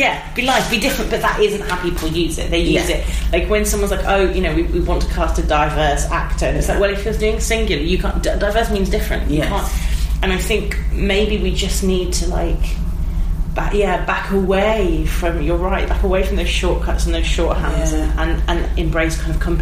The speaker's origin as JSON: {"language": "English", "region": "Midlands", "country": "United Kingdom", "said": "I feel like I sound like totally one of the cultural mainstream now, but I'm from the Midlands."}